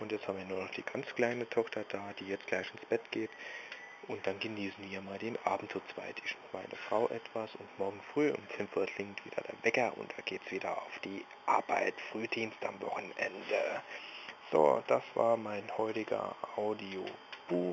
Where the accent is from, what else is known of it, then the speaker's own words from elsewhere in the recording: Saarland, Germany; born there; Nein, ich bin kein Saarland, doch ein halber. Ich bin im Saarland geboren, aber wir wohnen in Rheinland-Pfalz, aber ziemlich nah an der Grenze vom Saarland.